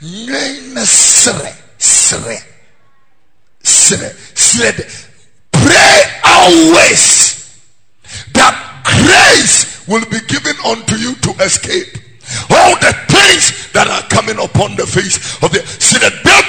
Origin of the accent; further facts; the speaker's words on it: Abeka, Greater Accra, Ghana; English is a second language; also born or lived in Tesano; I was born here in Tesano. I was born not too far from this church and I grew up in Fadama in Abeka.